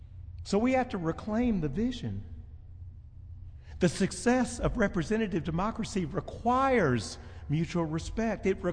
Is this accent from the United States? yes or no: yes; Tennessee, United States; also born or lived in Arkansas; Growing up in East Tennessee and Arkansas